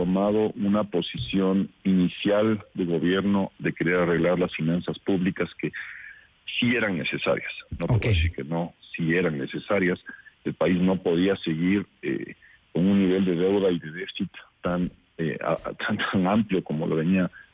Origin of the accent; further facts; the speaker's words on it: Ecuador; poder generar oportunidades que podamos nosotros mismos disfrutarlas como ecuatorianos en un futuro